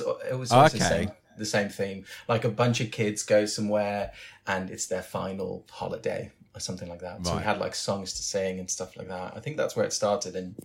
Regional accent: Netherlands; also born or lived in Curaçao; I grew up in Holland. I'm from a Caribbean island called Curaçao, which is a colony of the Netherlands. So I've got a Dutch passport, okay. So I'm Dutch. So I kind of grew up in Holland.

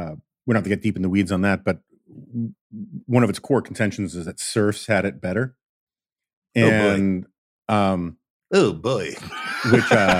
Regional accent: New York, United States; the hippies I grew up with in New York, they were just basically rebelling against their corporate lawyer parents

